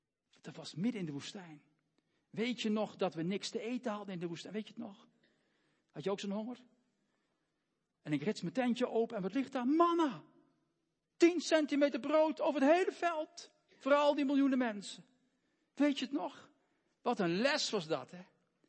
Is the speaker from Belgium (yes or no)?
yes; Belgium; En ik ben soms nog een beetje oranje. Zelfs als Belg.